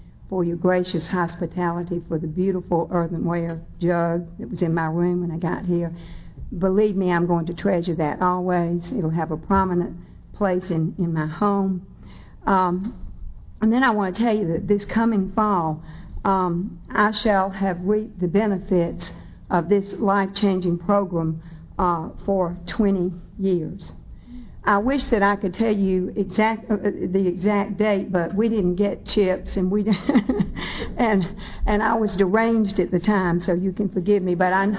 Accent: Athens, Georgia, United States; So I grew up in Athens enjoying all sorts of fairy tale-like activities.

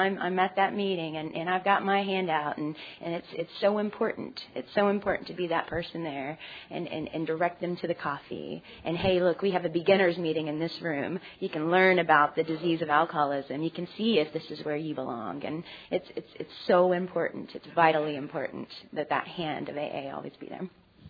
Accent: Tulsa, Oklahoma, United States; I'm an Okie. I'm from Tulsa, Oklahoma

